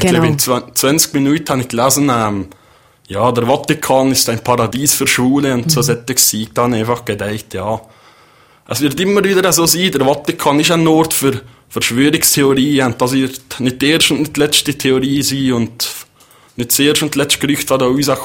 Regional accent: Valais, Switzerland; als Walliser hat man seit immer ein bisschen so speziellen schon, Zusammenhalt.

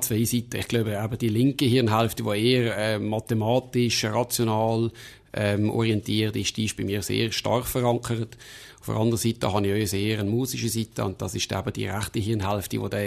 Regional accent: Naters, Valais, Switzerland; ich bin in Naters aufgewachsen, habe ja die Grundschule besucht, habe nachher das Briggs Kollegium weitergefahren, bin dann nachher auf Basel und auf Bären, habe da Jus studiert

